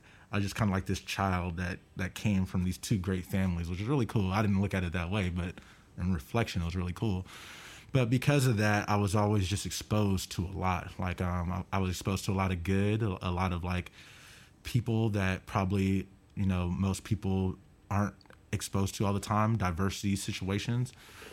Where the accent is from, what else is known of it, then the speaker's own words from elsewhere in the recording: Oakland, California, United States; Yeah, so I was born in Oakland. I lived in the Bay Area, but we traveled around.